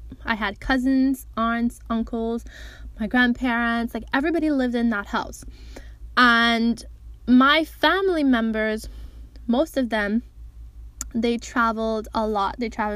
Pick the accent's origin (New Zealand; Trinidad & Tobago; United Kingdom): Trinidad & Tobago; I am Trinidadian, I'm born and raised in Trinidad. I'm not American, I'm not Guyanese, I'm not trying to be.